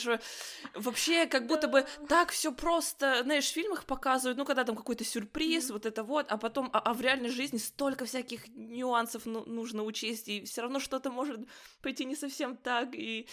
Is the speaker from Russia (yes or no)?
yes; Russia; вот мы из России